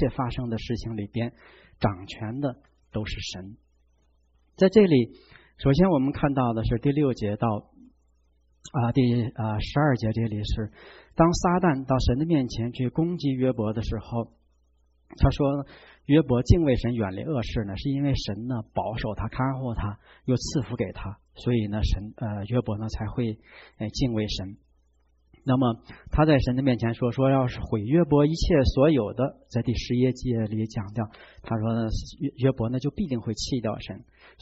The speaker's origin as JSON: {"language": "Chinese", "country": "China", "said": "就像我们中国人有的时候会说，我们说钱财是身外之物，那些好像我们不在乎。"}